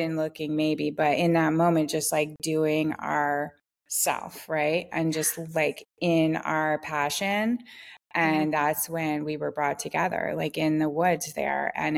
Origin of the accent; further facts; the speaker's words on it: Vermont, United States; the Green Mountains are sort of in between where I grew up in the Vermont area.